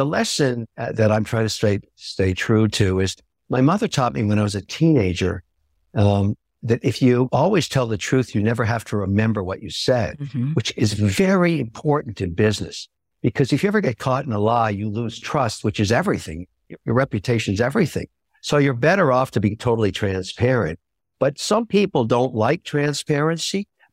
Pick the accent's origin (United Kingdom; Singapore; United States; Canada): Canada; I'm a Canadian, I'm 51%.